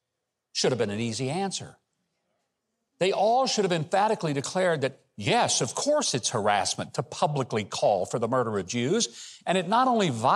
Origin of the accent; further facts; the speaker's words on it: Arkansas, United States; I'm from Arkansas. I can say that.